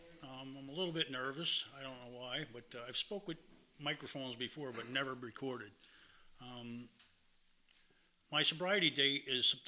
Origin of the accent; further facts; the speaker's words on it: Kingston, New York, United States; I'm from Kingston, New York. I was born March 23rd, 1955.